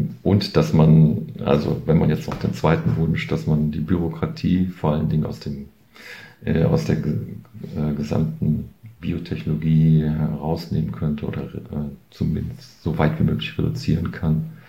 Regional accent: Mönchengladbach, North Rhine-Westphalia, Germany; born there; ich bin halt am Niederrhein geboren, also in Mönchengladbach und nach 5 Jahren im Ausland hat es mich halt wieder zu meinen Wurzeln zurückgezogen.

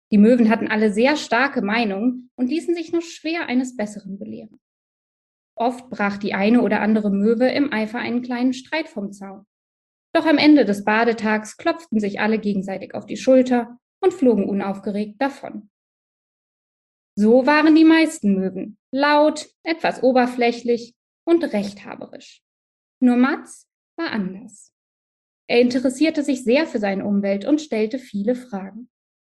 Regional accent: Frankfurt, Hesse, Germany; Frankfurt, das ist nämlich quasi meine Heimat, also das Rhein-Main-Gebiet.

